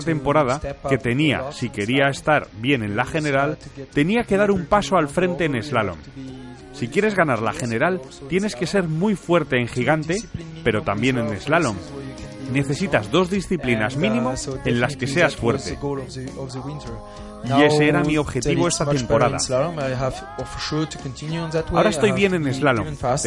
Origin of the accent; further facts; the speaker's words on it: France; Spanish is a second language; Yo soy francés